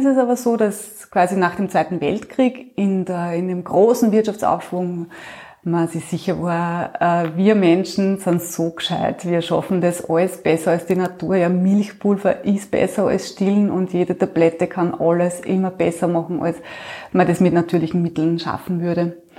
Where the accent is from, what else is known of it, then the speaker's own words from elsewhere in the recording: Upper Austria, Austria; also born or lived in Vienna; Ich komme ja aus Oberösterreich, habe in Wien dann gelebt und da meine Kinder gekriegt.